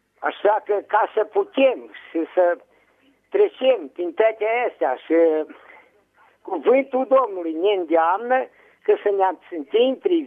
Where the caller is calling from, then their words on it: Bistrița, Bistrița-Năsăud, Romania; Sunt de la Bistrița